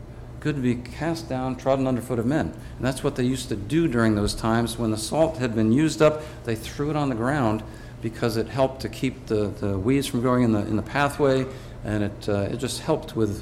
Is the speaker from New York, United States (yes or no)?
yes; New York, United States; I grew up in New York State, so I grew up with that, and it's just a time of year that we look forward to for several reasons.